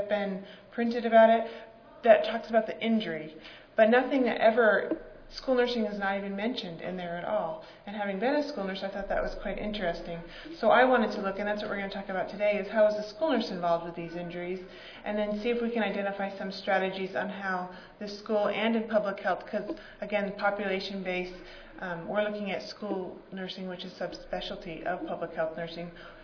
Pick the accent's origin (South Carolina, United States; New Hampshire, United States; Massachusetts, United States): New Hampshire, United States; I grew up in New Hampshire, though. So if you look in your little ruler, New Hampshire's at the top, Utah's at the bottom.